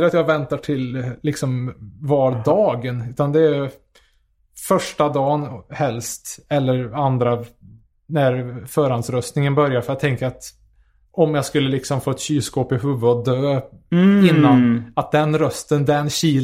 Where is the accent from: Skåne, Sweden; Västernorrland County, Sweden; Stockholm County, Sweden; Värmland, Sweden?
Värmland, Sweden; Karlstad; jag är från Karlstad där, då är det ju mer storstadskomplex. Eller, nu är det ju skor en förort till Karlstad, men alla tänker om Värmland och den skogen och naturen.